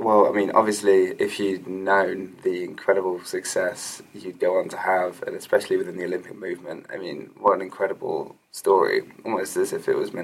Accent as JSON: {"language": "English", "town": "Manchester", "region": "North West England", "country": "United Kingdom", "said": "I'm from Manchester originally."}